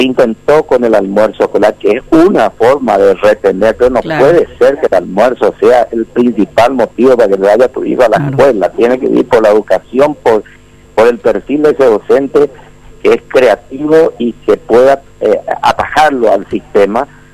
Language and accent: Spanish; Paraguay; como sociedad paraguaya, escuchando a todos los sectores